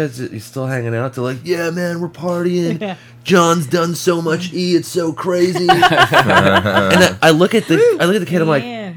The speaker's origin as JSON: {"language": "English", "town": "La Crescenta", "region": "California", "country": "United States", "tie": "born or raised there", "said": "I grew up in La Crescenta."}